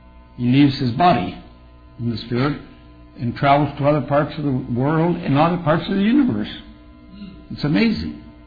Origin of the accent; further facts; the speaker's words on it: Colombia; also born or lived in Canada / Guatemala; Now, I'm not American. I'm Canadian. born in Canada, raised in Colombia, raised in Guatemala. I've never lived in Canada. I was 4 years of age when I left Canada. I've retained my Canadian citizenship